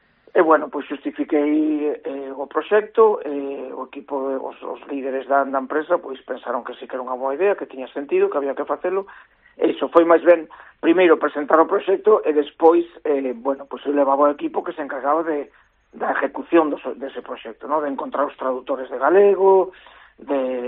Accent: Galicia, Spain; moved away; eu tamén creía que lle debía un pouco iso a Galicia e a miña lingua, que, bueno, levo moitos anos fora, e perdón, se o meu galego non é tan bo como a xente que ainda está por aí

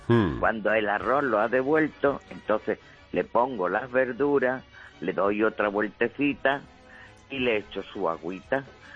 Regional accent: Málaga, Andalusia, Spain; porque soy malagueña y aquí se usan mucho los cominos.

